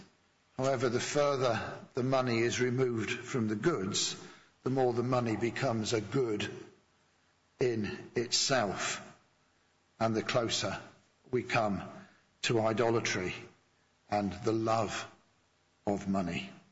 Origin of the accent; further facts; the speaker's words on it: Yorkshire and the Humber, United Kingdom; also born or lived in Luton; which always pleases me as a Yorkshireman.